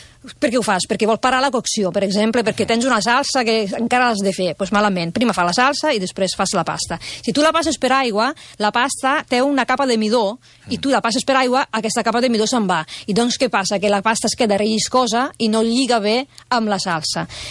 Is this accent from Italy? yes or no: yes; Naples, Campania, Italy; la pizza fregida és molt típica del meu poble, a Nàpols.